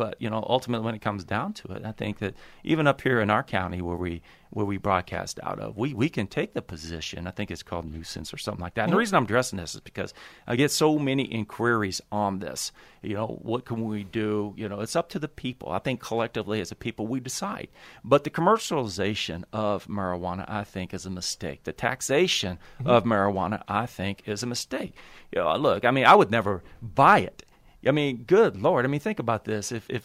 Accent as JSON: {"language": "English", "region": "Texas", "country": "United States", "said": "I'm from Texas, in the state of Texas. We do have what's known as dry counties."}